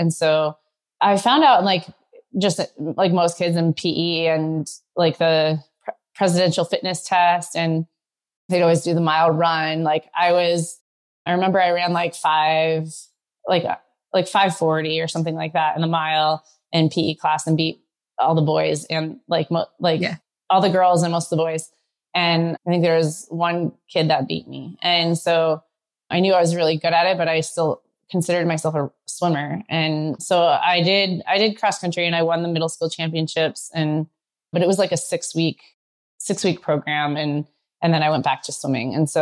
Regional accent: Arizona, United States; Like growing up in Arizona, like swimming is such, I think it's probably one of the best sports you can be involved in because it's so hot.

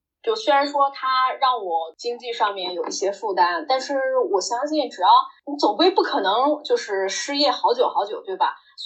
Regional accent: Harbin, Heilongjiang, China; 你看咱们东北老家的房子那么便宜了，有人去买吗？没有。你现在回哈尔滨

